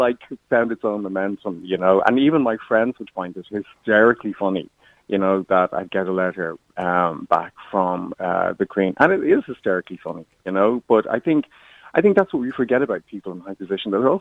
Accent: Ireland; I think the way we respond to Britain and the United Kingdom nowadays shows how mature we have become as a nation. It reflects on us

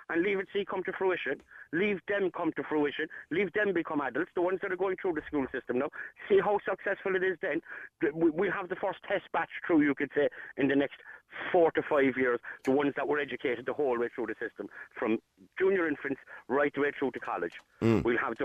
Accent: Ireland; We're Irish when it suits us.

